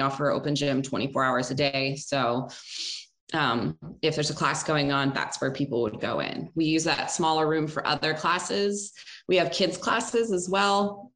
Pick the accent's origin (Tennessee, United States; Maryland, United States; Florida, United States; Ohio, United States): Maryland, United States; Baltimore; I'm from Baltimore, which is less cool.